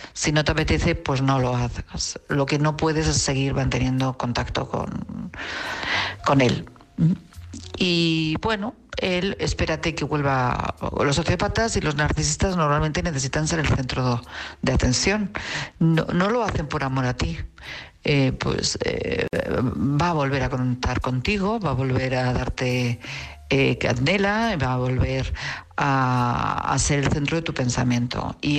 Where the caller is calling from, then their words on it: Madrid, Community of Madrid, Spain; de Madrid.